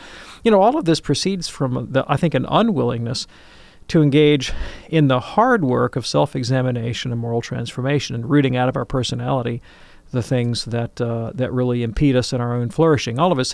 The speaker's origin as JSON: {"language": "English", "country": "United States", "tie": "born or raised there", "said": "What I've seen just growing up in the United States is that New Age spirituality is very much about a desire to bend reality to do my will, basically."}